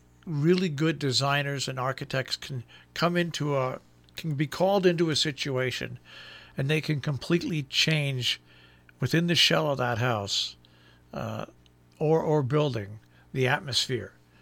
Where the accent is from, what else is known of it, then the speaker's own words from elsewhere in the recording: New York City, New York, United States; born there; also born or lived in New England; I was too young to remember, but we lived on when I was born in New York. We lived on the west side in a 15-room apartment overlooking the Hudson River.